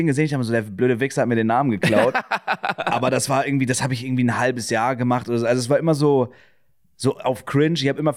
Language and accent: German; Schleswig-Holstein, Germany; Ja, ich komme aus dem Vorort. Also ich komme halt aus, nicht direkt aus Kiel, sondern aus dem Vorort. Und 2019 bin ich wegen der Ausbildung nach Kiel gezogen, direkt in die Innenstadt.